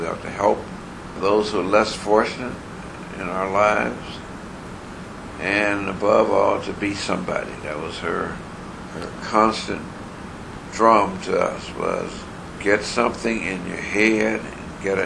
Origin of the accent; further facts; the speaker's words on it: Cleveland, Ohio, United States; We came from Cleveland, where we'd been born and raised